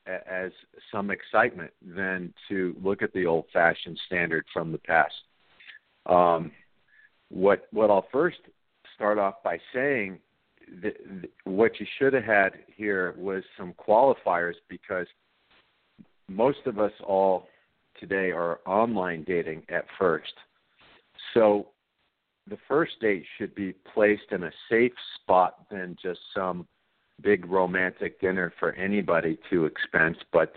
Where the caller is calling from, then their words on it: New York City, New York, United States; I'm calling from New York City.